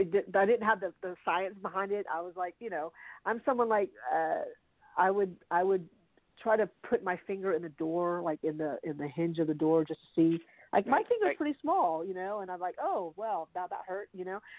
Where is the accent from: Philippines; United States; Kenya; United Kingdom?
Philippines; my mom likes to kind of put these in the context of, well, you know, we're Filipino, like we, you know, we're not like that.